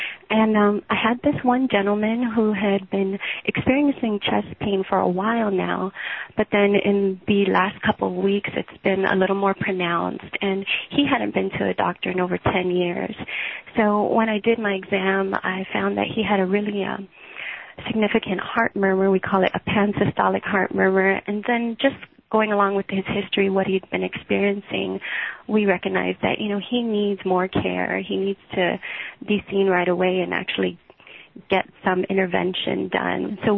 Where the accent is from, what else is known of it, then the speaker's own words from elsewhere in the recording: Guam; I am. I was actually I'm born and raised on Guam, living there, and then also joined the Air Force there.